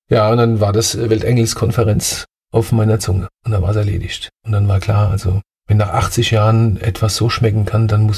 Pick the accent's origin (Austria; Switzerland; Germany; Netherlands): Germany; Ludwigshafen, Rhineland-Palatinate; wo ich herkomme, ich komme ja aus Oggersheim oder aus dem Hemshofen. Oggersheim, das ist schon ein hartes Pflaster und das ist auch dialektisch sehr hart.